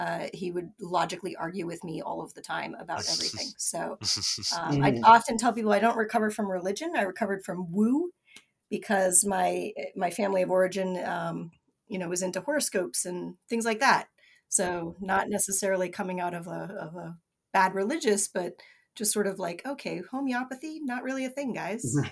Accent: Amherst, Massachusetts, United States; I grew up in Amherst, Massachusetts, which is super uber liberal, and even the churches there are very liberal.

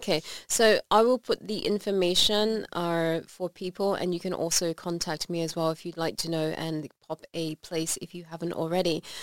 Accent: Australia; now in Belgium; I'm on an island here being an Australian in Belgium

